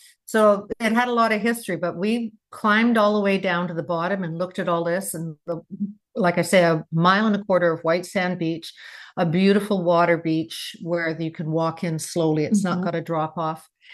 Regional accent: Ontario, Canada; We're both Canadians. Jim from the prairies and I'm from the East Coast, or Central Ontario.

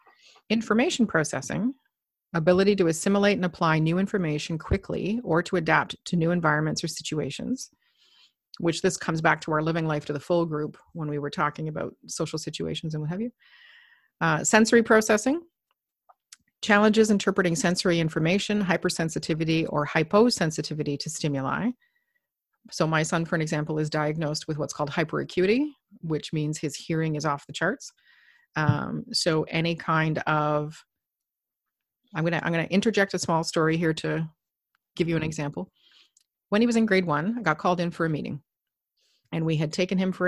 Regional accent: Toronto, Ontario, Canada; I'm from Toronto.

